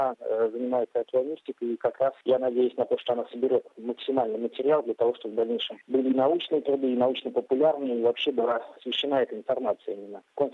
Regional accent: Saint Petersburg, Russia; Я из Санкт-Петербурга.

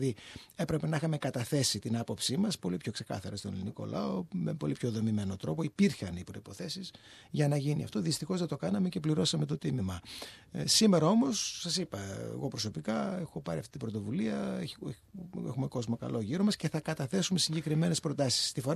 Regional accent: Naousa, Central Macedonia, Greece; Είμαι Μακεδόνας από καταγωγή, από πολλές γενιές.

